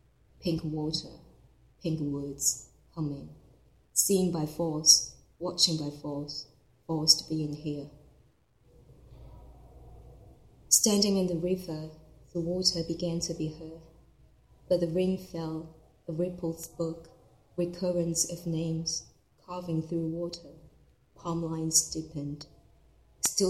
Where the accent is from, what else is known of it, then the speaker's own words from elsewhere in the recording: Hong Kong; now in Hawaii, United States; I'm a poet from Hong Kong. I just moved to Hawaii last year